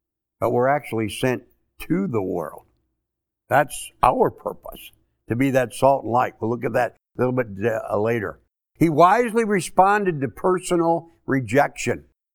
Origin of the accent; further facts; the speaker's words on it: St. Louis, Missouri, United States; I grew up in St. Louis, Missouri. I grew up as a Roman Catholic. I actually went to Catholic grade school, Catholic high school.